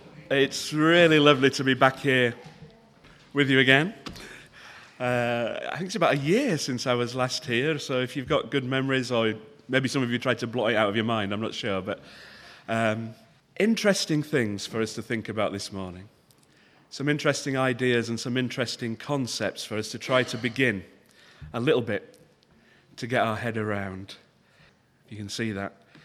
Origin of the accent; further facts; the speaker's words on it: Leeds, Yorkshire and the Humber, United Kingdom; and I'm from Leeds originally, so that's my home team.